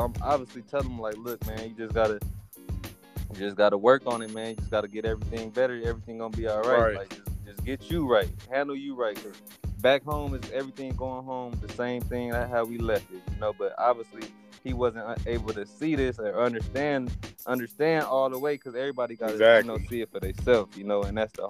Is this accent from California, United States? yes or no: yes; Inglewood, California, United States; I'm from Inglewood, you know